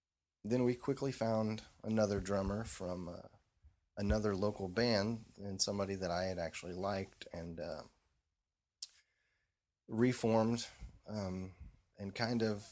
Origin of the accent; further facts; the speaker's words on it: Indiana, United States; from growing up in Indiana, you know, you go see shows at whatever the the big arena or something like